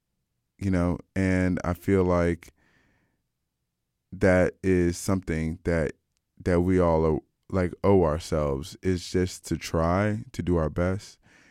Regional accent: Wheaton, Maryland, United States; I just really love where I'm from Wheaton, Maryland.

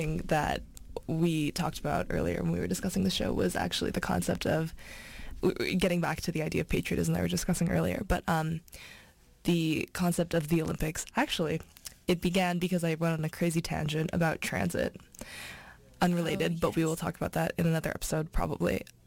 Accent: Canada; based on the fact that we're both Canadian.

